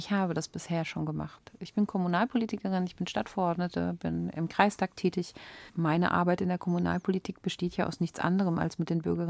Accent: Schwalbach, Hesse, Germany; es ist aus meiner Heimatgemeinde Schwalbach auch nicht so weit, nach Frankfurt

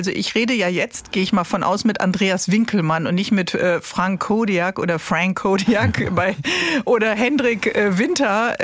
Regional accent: Bremen, Germany; Als Bremerin weiß ich natürlich, dass du schon, ich glaube, im oberen zweistelligen Bereich den Brocken schon bestiegen hast.

